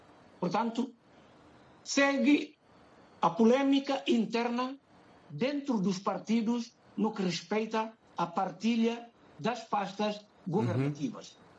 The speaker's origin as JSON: {"language": "Portuguese", "country": "Guinea-Bissau", "lives_now": "Manchester, United Kingdom", "said": "É verdade, eu sou guineense, vivo aqui na cidade de Manchester, mas vivo aqui fisicamente, mas psicologicamente, e todo o meu moral está na Guiné-Bissau. Aliás, vou lá também com muita frequência, porque sou guineense"}